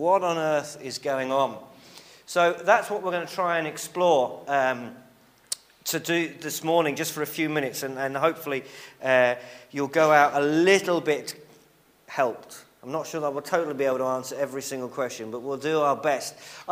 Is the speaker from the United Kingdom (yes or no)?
yes; Cambridge, East of England, United Kingdom; now in Birmingham, United Kingdom; I grew up in Cambridge, as some of you may remember, and was infected with a disease.